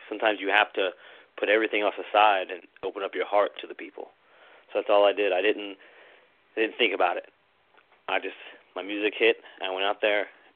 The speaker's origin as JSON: {"language": "English", "town": "Clifton", "country": "United States", "tie": "born or raised there", "said": "And I grew up in Clifton, so Corian Avenue was a 5-10 minute drive."}